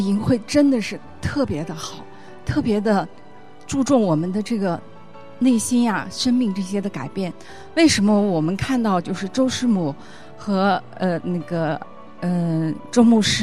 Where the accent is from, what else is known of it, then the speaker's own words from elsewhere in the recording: Lanzhou, Gansu, China; 因为我们是从最西边来的，这一次可能属我们最远，就是甘肃兰州那边